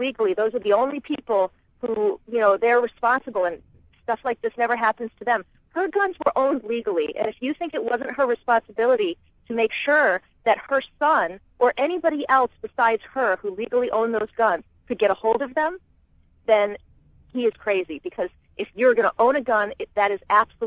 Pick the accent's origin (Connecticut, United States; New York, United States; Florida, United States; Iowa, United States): Connecticut, United States; I grew up in Connecticut. I went to college 10 minutes from where this happened, and I have a lot of friends who live in Newtown.